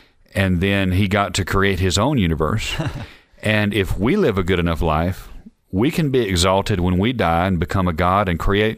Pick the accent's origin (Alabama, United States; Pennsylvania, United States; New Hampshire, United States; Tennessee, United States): Alabama, United States; I ain't from around here. I'm actually from Alabama.